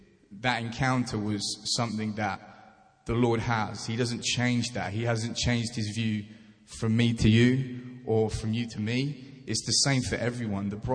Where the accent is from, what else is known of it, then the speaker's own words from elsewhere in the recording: United Kingdom; I'm a British boy, and we don't have that kind of scenery in my world, in our country.